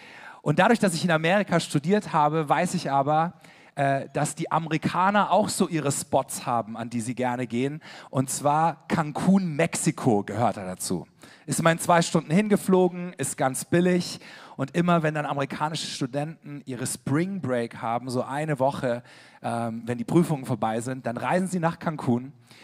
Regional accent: Karlsruhe, Baden-Württemberg, Germany; ich komme aus Karlsruhe

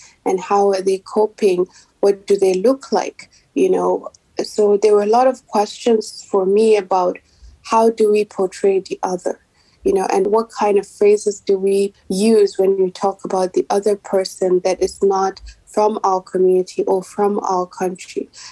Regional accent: Maiduguri, Borno, Nigeria; photographer in Maiduguri in northeast Nigeria. And my work mainly focuses on the aftermath of conflicts. My hometown has been affected by the Boko Haram conflict since 2009.

